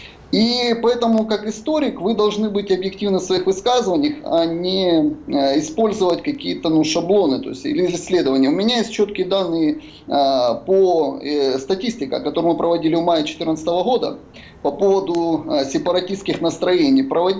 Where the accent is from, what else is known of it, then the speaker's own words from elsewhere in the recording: Donetsk, Donetsk Oblast, Ukraine; я житель Донецка, я родился в Донецке, вырос в Донецке, я все видел своими глазами